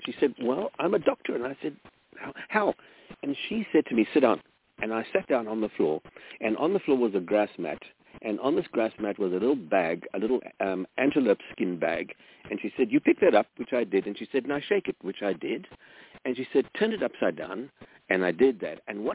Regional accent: South Africa; I grew up in South Africa, and those were the days when apartheid ruled supreme.

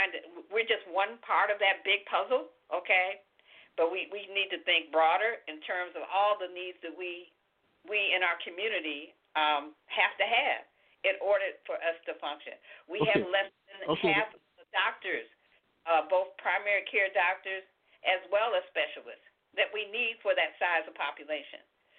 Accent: Chicago, Illinois, United States; I grew up in the Chatham community on the south side of Chicago

